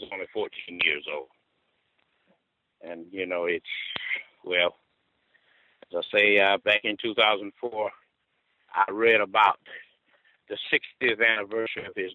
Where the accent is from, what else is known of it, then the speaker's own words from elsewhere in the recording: Alcolu, South Carolina, United States; born there; I was born in Alcaloosa, South Carolina. This is where the incident happened in Alcaloosa.